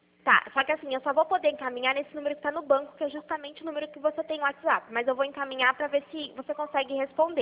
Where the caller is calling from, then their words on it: Americana, São Paulo, Brazil; eu sou aqui de Americana.